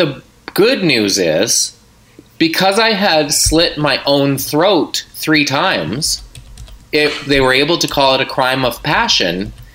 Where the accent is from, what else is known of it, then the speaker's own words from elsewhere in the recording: Nova Scotia, Canada; And I was like, no, I'm actually from Nova Scotia, just going home.